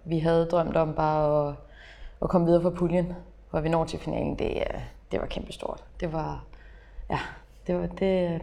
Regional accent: Middelfart, Region of Southern Denmark, Denmark; Jeg startede i Middelfart. Jeg er født i Middelfart også.

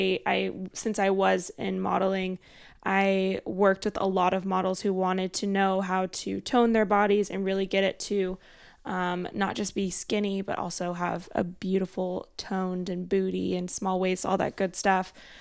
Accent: Temecula, California, United States; also born or lived in Arizona; So I am from Temecula, California, which is a very small town near San Diego. A lot of people know it because of its wine country. And I also lived in Arizona

